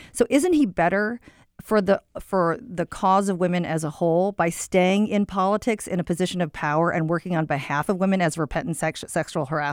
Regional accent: Minnesota, United States; For example, with Al Franken, I'm from Minnesota.

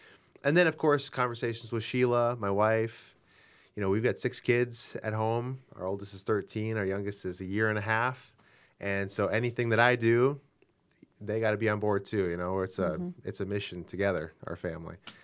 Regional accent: Dell Rapids, South Dakota, United States; I was born in Yankton.

